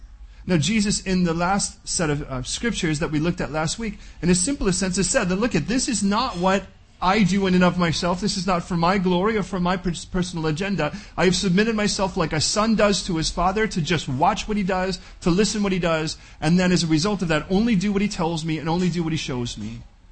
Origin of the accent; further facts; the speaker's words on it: Chicago, Illinois, United States; Born and raised in Chicago, we had this little stand called Portillo's.